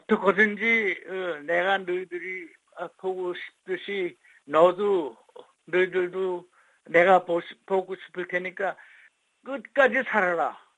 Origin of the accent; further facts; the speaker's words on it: Wonsan, Kangwon, North Korea; 원산시 서구리 189 바로 역전이에요. 역전. 원산 역전에 큰 2층 집. 그 이름이 우리 집이었었는데 그 이름이 백수여관. 그게 우리 집이었었어요.